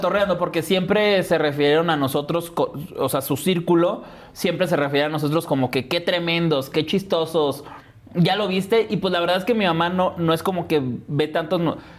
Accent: Mexico City, Mexico; accent: chilango; also born or lived in Chihuahua; la gente del norte me super escucha chilango. Ajá. Y la gente de aquí muchas veces me dice, es que no te escuchas chilango, ¿no? Pero pues bueno, es porque la familia de mi mamá toda es del norte y la familia de mi papá toda es como de aquí y de Hidalgo.

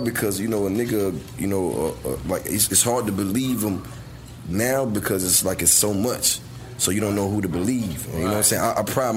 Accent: Georgia, United States; And the same thing with me. I'm from Georgia. I go to fucking, you know, New York.

